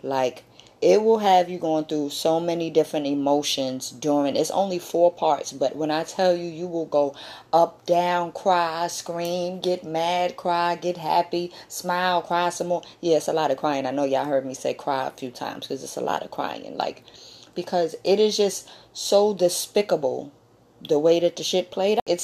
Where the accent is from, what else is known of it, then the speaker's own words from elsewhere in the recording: Harlem, New York, United States; First of all, like, I'm from Harlem. This incident happened when I was 1.